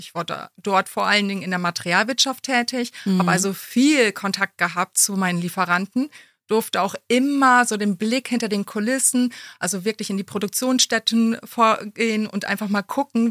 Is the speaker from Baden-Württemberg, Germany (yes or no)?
no; Dörpen, Lower Saxony, Germany; Ja, ich bin gebürtige Emsländerin, bin in Dörpen aufgewachsen